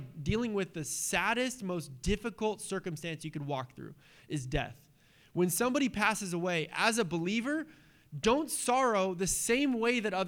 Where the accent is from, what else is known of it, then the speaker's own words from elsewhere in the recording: United States; Just being American right now is like so frustrating.